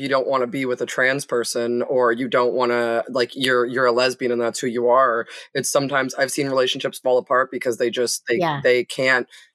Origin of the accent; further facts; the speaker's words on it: Canada; And we're Canadian.